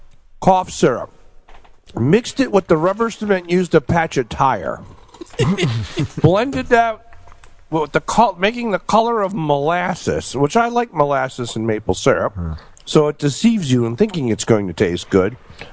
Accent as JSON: {"language": "English", "region": "Pennsylvania", "country": "United States", "tie": "born or raised there", "said": "Yeah, in Pennsylvania, we had shit that had good flavor, so I was drinking, black cherry Vishnik soda."}